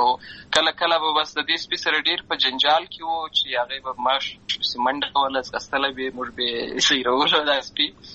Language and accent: Pashto; Lashkargah, Helmand, Afghanistan; زه په اصل کې د اروزګان ولایت یم، اما زه په هلمند ولایت لشکرګاه کې پیدا شوی یم، امالته لوی شوی یم، امالته مې ښوونځی لوستی دی